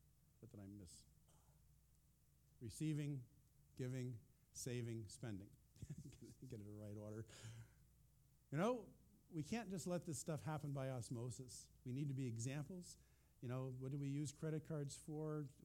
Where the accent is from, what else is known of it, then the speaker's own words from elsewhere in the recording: East Coast, United States; We don't have hurricanes here. I grew up with them on the East Coast, though.